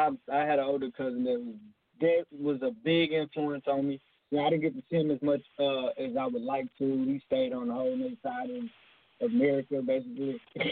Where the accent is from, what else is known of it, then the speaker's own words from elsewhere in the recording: Houston, Texas, United States; Well, I'm from Houston, Texas, Southside, Southport, Jurassic Park, as we call it. So a lot of the music is really a soundtrack to where I'm from